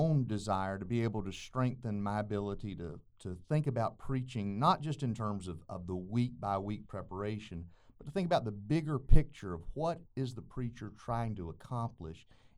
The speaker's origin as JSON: {"language": "English", "region": "North Carolina", "country": "United States", "tie": "born or raised there", "moved": "as an adult", "lives_now": "Florida", "said": "North Carolina is my home state. I grew up there, spent most of my life there until I came to Florida a few years ago."}